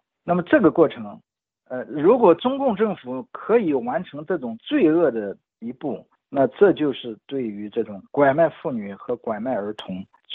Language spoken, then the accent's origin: Chinese; Shandong, China; 那个山东省和江苏挨着，连口音我们那边和他们那边都比较像。民风民俗没多大差别，因为我包括甚至在我长大的那个村子